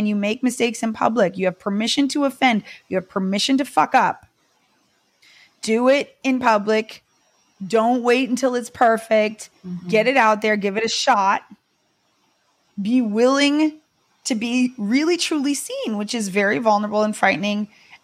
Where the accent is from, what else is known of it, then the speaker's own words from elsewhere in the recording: West Coast, Canada; I mean, I'm from the West Coast of Canada and there's huge community.